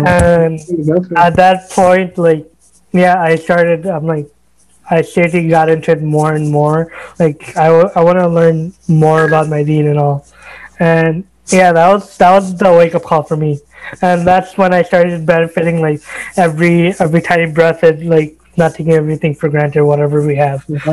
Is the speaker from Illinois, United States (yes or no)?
yes; Evanston, Illinois, United States; born there; I was born in Evanston because we had a house there, but moved, like, shortly after and all.